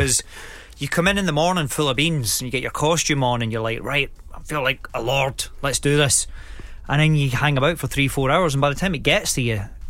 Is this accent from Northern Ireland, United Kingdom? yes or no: no; Greenock, Scotland, United Kingdom; But I mean, growing up in Greenock, you're quite handy.